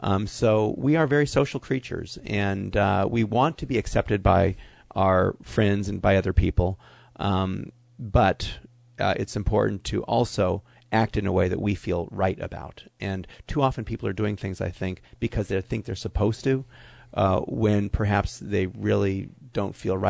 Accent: Hollywood, California, United States; I grew up in Hollywood

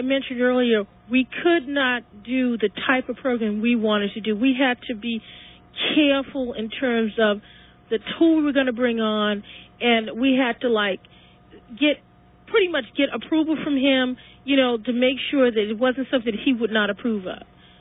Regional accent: New York, United States; moved away as an adult; now in Washington, D.C., United States; I am from Harlem and left New York in 1995 to come to Washington, D.C., in order to pursue a degree.

